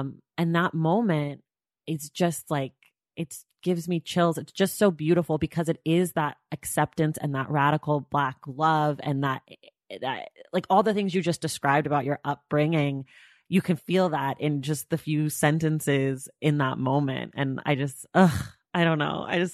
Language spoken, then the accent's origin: English; Oakland, California, United States; I'm from Oakland, California.